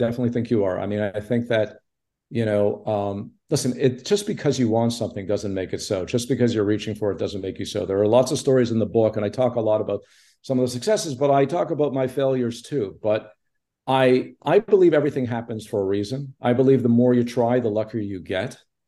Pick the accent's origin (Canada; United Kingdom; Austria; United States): Canada; Montreal, Quebec; I grew up in Montreal and I was living in Toronto.